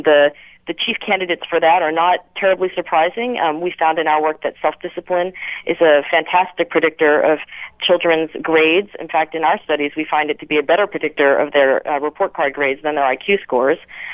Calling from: Pennsylvania, United States; And the first part, by the way, I am calling from the Poconos, so I apologize.

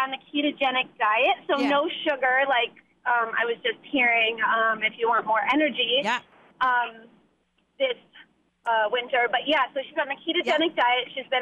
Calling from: Orange, Connecticut, United States; I'm calling from Orange.

